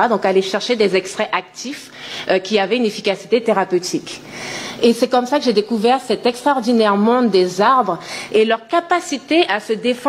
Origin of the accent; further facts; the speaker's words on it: French Guiana, France; Et je suis très fière d'être sur ma terre natale, sur mon territoire, la Guyane, dont je suis originaire.